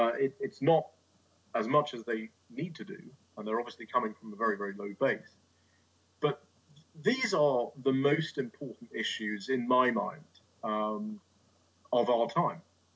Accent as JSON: {"language": "English", "region": "London", "country": "United Kingdom", "tie": "born or raised there", "said": "I mean, I've lived in many, many different countries, and we are in the US, and I grew up in London, so in the UK and Western Europe"}